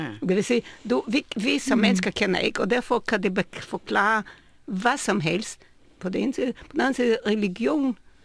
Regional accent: Israel; jeg voksede op i Israel, hvor man kunne se, hvordan religion og Gud bliver brugt også politisk.

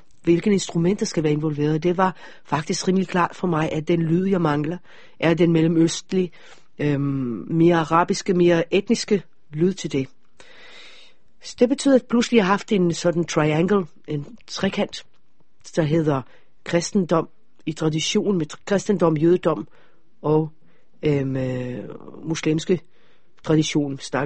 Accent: Israel; Så jeg må ikke sige, at jeg kommer fra Israel.

